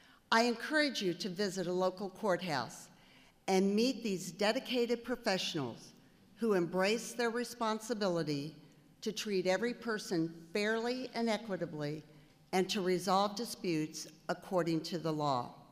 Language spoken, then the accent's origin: English; Nevada, Missouri, United States; I am from Nevada in the southwest corner of the state.